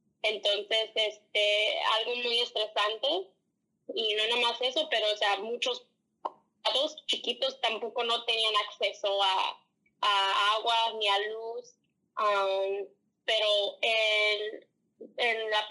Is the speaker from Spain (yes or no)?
no; Racine, Wisconsin, United States; now in San Antonio, United States; donde crecí ahí en Racine, y entonces poniéndome a pensar en el presente aquí en San Antonio, en Texas